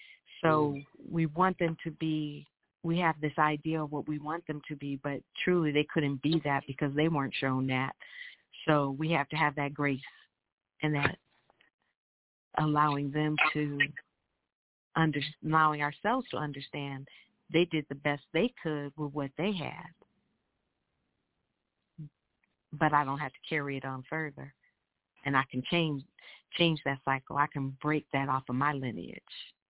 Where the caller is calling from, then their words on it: Humble, Texas, United States; I'm calling from Humble, Texas.